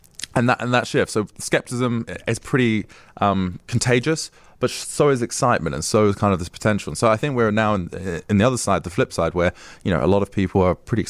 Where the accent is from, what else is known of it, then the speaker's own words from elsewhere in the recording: Southend-on-Sea, East of England, United Kingdom; Yeah, so I grew up a place called Southend-on-Sea, which probably isn't that well known.